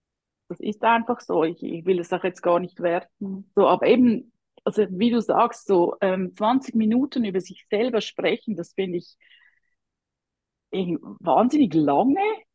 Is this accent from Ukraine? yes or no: no; Switzerland; Ich bin Schweizerin, das hört man wahrscheinlich. Die aus Deutschland kommen, die werden das merken, dass ich einen Akzent habe.